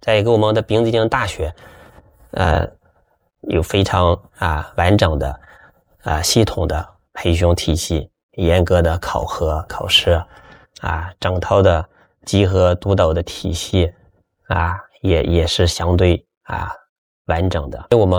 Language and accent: Chinese; Shanxi, China; 我来自一个山西农村，是一个大家庭，我有这个七个兄弟姐妹